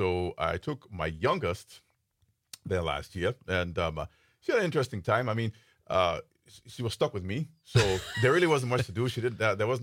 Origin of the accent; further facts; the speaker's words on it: Ghana; moved away as an adult; now in United States; Yeah, I'm originally from Ghana in West Africa.